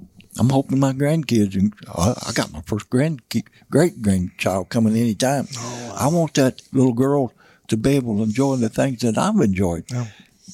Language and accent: English; Missouri, United States; I grew up in Missouri Boot Hill, and, you know, we had fish to catch, and we chased rabbits and squirrels and raccoons.